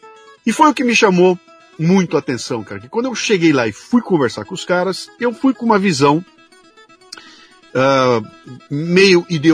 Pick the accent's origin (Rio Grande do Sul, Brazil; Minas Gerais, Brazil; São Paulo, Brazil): São Paulo, Brazil; Bauru; Eu sou de Bauru, né, cara? Então eu tenho o pé lá, né?